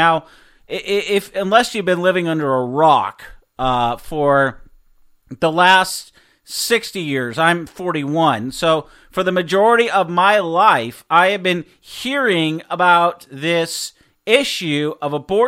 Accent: Seattle, Washington, United States; I grew up in Seattle, which is strongly pro-choice.

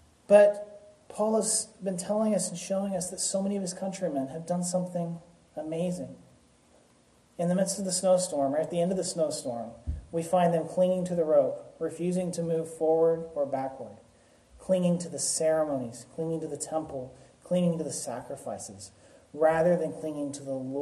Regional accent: the South, United States; I grew up in the South where we don't have these things, but I hear these things called blizzards.

